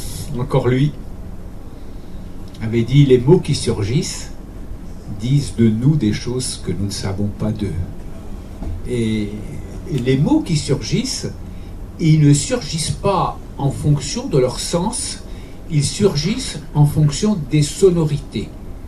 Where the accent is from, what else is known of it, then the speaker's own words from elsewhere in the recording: Sartène, Corsica, France; mes grands-parents maternels m'ont récupéré et j'ai été élevé à Sartène. Voilà, donc moi j'ai baigné dans l'ambiance corse très très tôt. J'ai appris le corse d'emblée, d'après ce qu'on me dit.